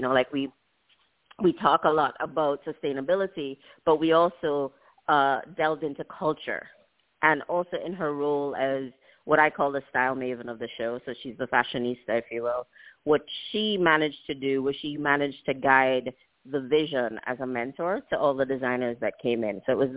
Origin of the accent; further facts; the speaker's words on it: Jamaica; moved away as an adult; So I'm from Jamaica, the island, not the town in New York or in Queens. I'm from Jamaica